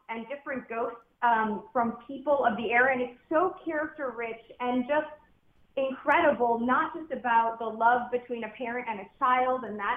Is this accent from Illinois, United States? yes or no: yes; Chicago, Illinois, United States; Plus, I'm from Chicago, so anything Abraham Lincoln geared really is really in my wheelhouse.